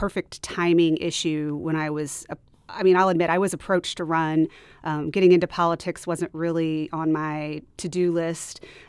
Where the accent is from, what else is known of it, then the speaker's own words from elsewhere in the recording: Steelville, Missouri, United States; Yes. I grew up in Steelville, Missouri. My parents grew up there. My grandparents grew up there. So I lived there my whole life until I left for college.